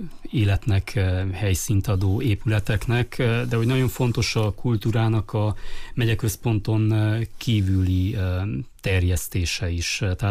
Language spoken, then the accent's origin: Hungarian; Bălăușeri, Mureș County, Romania; Backamadarason például az én szülőfalunkban milyen kulturális tevékenység zajlik